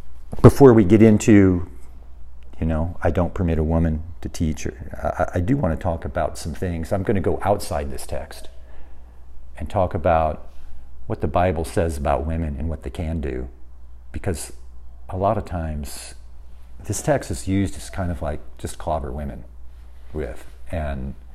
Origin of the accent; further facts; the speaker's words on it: United States; So I grew up in America. I'm an American.